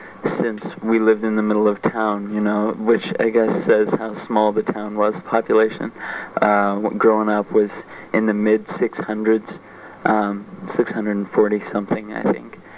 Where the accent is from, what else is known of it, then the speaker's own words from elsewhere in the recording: Fair Grove, Missouri, United States; I grew up in Fairgrove, Missouri, and I've lived in the same place, all the way growing up.